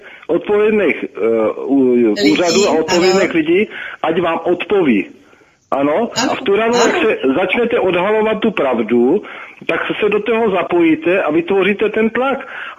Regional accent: Slavkov u Brna, South Moravian Region, Czechia; Ano, ze Slavkova u Brna.

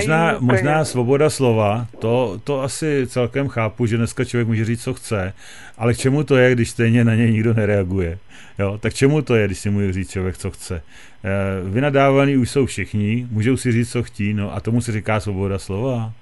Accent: Plzeň, Plzeň Region, Czechia; protože jsem tady z Plzně vlastně

